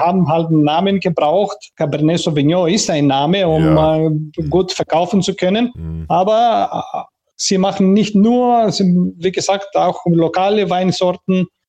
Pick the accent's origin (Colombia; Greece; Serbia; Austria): Greece; Metsovo, Epirus; zu meinem Heimatdorf Metsovo und dort wandern wir am Bärentrail, am sogenannten Ursa-Trail, weil wir sprechen ein Dialekt bei mir im Dorf Metsovo, ein Dialekt, was altromanische Wurzeln hat.